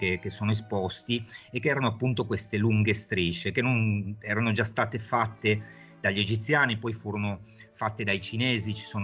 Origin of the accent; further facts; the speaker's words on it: Turin, Piedmont, Italy; born there; Calcola che io sono nato a Torino